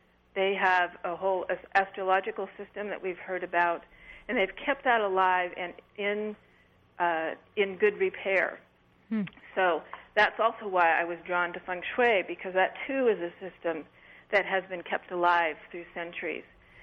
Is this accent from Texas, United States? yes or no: no; California, United States; I mean, I grew up in a strong urban environment. I grew up in the Bay Area. We lived right in the middle of things.